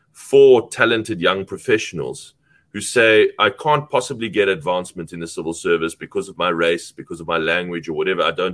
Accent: South Africa; I, as a South African, as a mayor in Cape Town

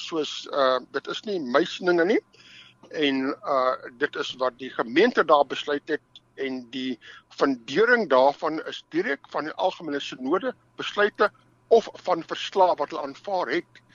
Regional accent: Pretoria, Gauteng, South Africa; Ja, ek het eintlik in Pretoria groot geword, daar by Pretoria Oos Laerskool skool gegaan in Afrikaans

